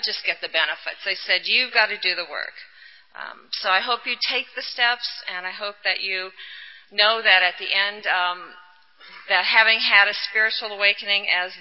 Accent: Iowa, United States; I grew up in Iowa, and that was definitely my first resentment. And I wanted to be a California girl.

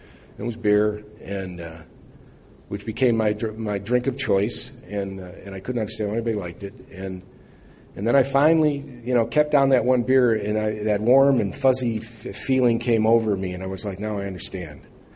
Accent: Evanston, Illinois, United States; when I was young, I grew up in Evanston, as Scott mentioned

